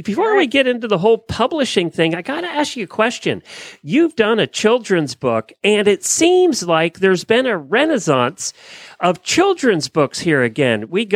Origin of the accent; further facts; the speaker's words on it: Pennsylvania, United States; I grew up in Lancaster County. I didn't know there was a place without horse poop on the road.